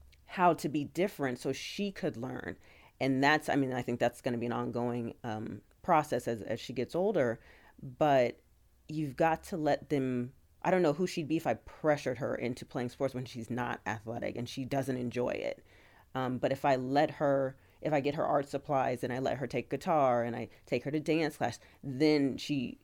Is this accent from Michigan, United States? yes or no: no; Portland, Oregon, United States; So growing up in Portland, you have a real sense of naivete.